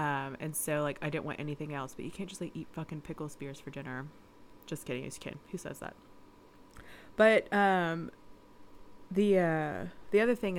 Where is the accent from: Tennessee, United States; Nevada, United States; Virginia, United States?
Tennessee, United States; Chattanooga; We were traveling to my hometown Chattanooga.